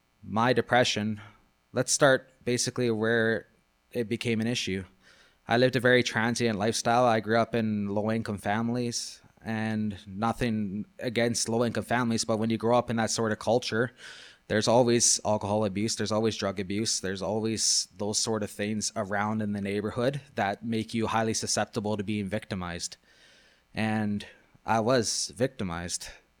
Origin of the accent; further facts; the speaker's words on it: Prince Albert, Saskatchewan, Canada; from Prince Albert